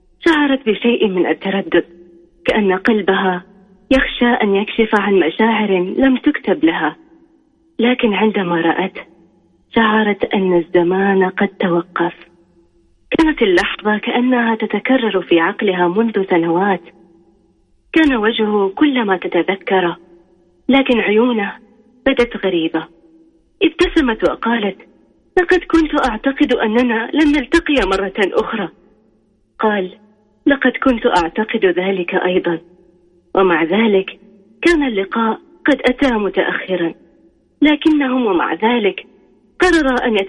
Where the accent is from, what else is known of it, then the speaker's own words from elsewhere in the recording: Medina, Medina Province, Saudi Arabia; من السعودية، من المدينة المنورة تحديدا.